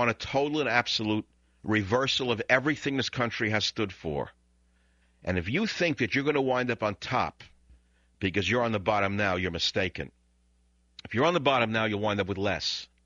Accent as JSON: {"language": "English", "country": "United States", "said": "I'm an American"}